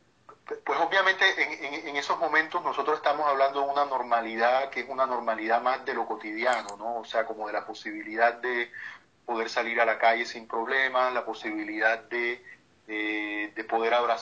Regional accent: Colombia; yo soy de Colombia

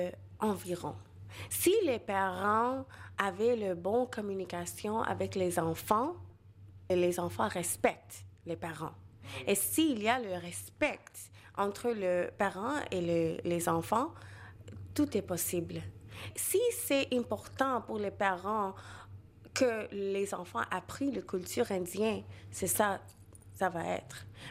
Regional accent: Montreal, Quebec, Canada; J'étais née ici, à Montréal, je suis québécoise, mes parents sont de l'Inde, de Calcutta.

